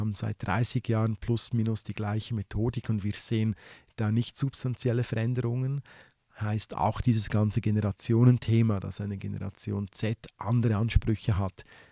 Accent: Solothurn, Switzerland; Solothurn als schönste Barockstadt der Schweiz, meine Heimatstadt.

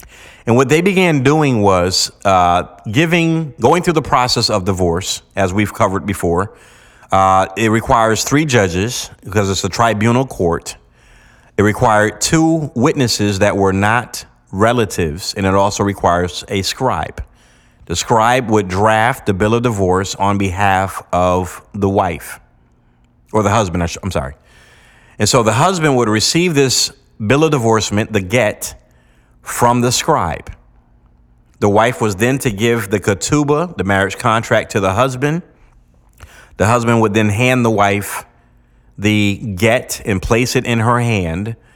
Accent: United States; Now, in America, I'm an American, in America, we cannot annul our divorce.

